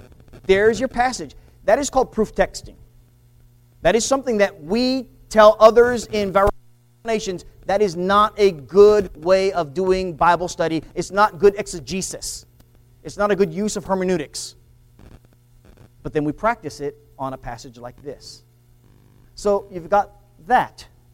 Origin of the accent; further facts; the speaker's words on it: Hawaii, United States; I grew up in Hawaii. Everybody swims in the ocean.